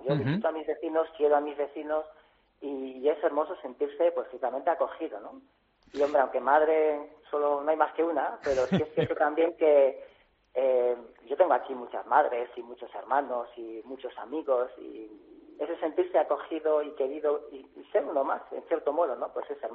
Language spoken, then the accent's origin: Spanish; Spain; yo soy español y me envía a la iglesia de España